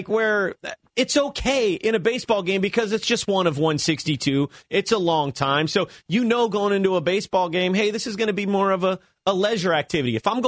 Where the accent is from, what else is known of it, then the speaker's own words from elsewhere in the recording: California, United States; I mean, I grew up in the East Bay, man, watching Ricky at the Coliseum swiping bags left